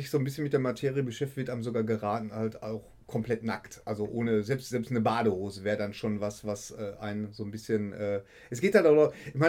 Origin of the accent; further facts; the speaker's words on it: Bochum, North Rhine-Westphalia, Germany; ich komme aus Bochum.